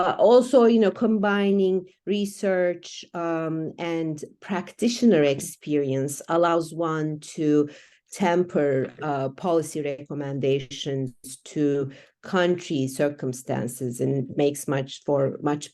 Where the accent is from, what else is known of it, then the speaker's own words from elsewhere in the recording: Turkey; growing up in Turkey, I was naturally very interested in economics